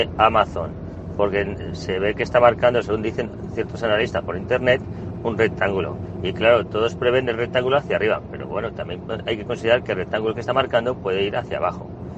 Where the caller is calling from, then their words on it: Valencia, Valencian Community, Spain; de Valencia.